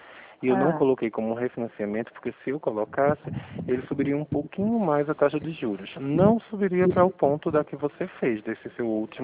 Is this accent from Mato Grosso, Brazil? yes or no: no; Pernambuco, Brazil; now in Rio Claro, Brazil; porque eu vim de Pernambuco